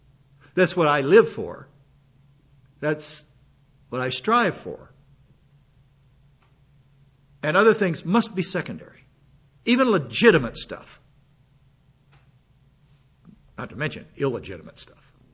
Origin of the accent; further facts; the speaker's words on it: South Dakota, United States; I'm not a native Oklahoman. I feel like one, but I'm not. I'm from South Dakota.